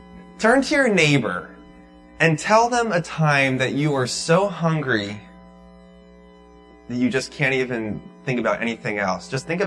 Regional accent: Lancaster, Pennsylvania, United States; I'm from Lancaster.

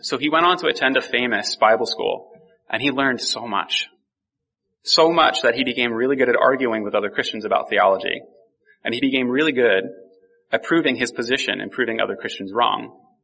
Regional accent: Morgantown, United States; You see, I grew up in this region. I grew up over in Morgantown.

